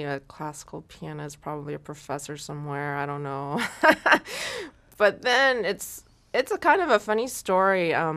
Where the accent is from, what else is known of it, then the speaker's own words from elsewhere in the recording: Houston, Texas, United States; Born and raised in Houston, Texas, with a little stint in Columbus, Ohio, where my dad was finishing his doctorate.